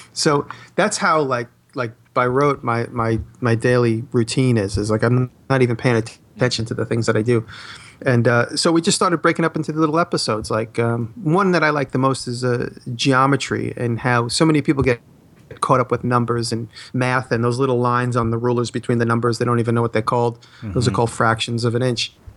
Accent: New York, United States; because I'm from New York, everybody always assumes I'm like a mafioso

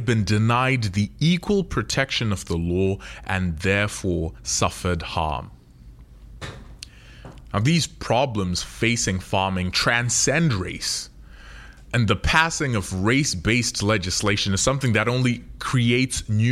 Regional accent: Zimbabwe; I'm originally from Zimbabwe

